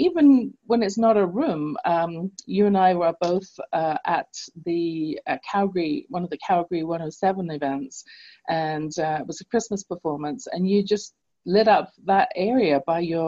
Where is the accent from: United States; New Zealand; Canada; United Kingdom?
United Kingdom; London, England; Yay, London, England, my hometown.